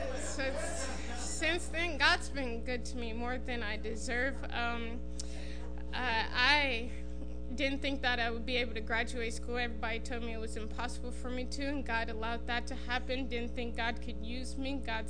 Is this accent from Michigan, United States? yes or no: yes; Grand Rapids, Michigan, United States; now in Tennessee, United States; And like I mentioned before, I'm from Grand Rapids. I don't know if maybe it's just Grand Rapids, but they don't yell at you when they're preaching.